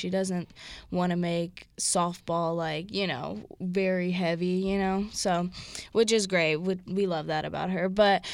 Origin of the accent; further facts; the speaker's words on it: St. Louis, Missouri, United States; Yeah, so I'm from St. Louis, and my major is recreational therapy